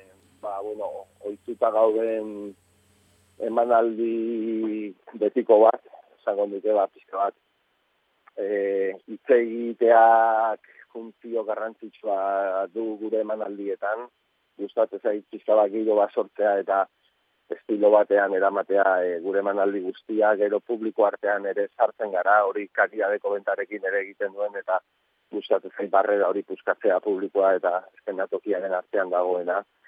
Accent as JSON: {"language": "Basque", "town": "Urretxu", "region": "Basque Country", "country": "Spain", "tie": "born there", "said": "biak herri berea jaio gara, urretxun, lehen esan dedan bezala, eta biak gara estremeinoen zenean, eta demenio segobiano eta zamora noen zenean, eta biak gara euskaldunak"}